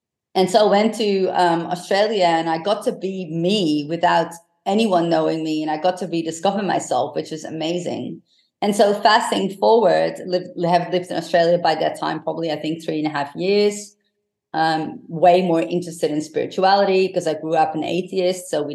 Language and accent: English; Amsterdam, North Holland, Netherlands; So yeah, I grew up in Amsterdam in the Netherlands, and I had a turbulent childhood